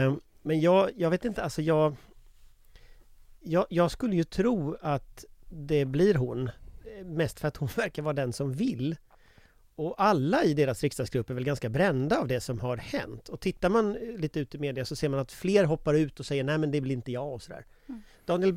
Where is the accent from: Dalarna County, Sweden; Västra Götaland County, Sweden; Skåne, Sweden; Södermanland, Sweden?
Västra Götaland County, Sweden; Gothenburg; Eftersom jag är från Göteborg.